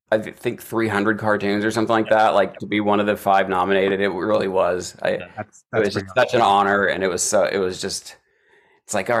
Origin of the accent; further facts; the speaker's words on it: Kentucky, United States; I grew up in Eastern Kentucky. I'm like this 14-year-old hillbilly.